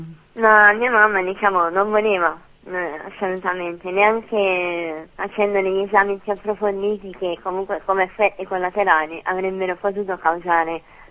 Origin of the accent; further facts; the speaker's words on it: Naples, Campania, Italy; Sì, sono di Napoli.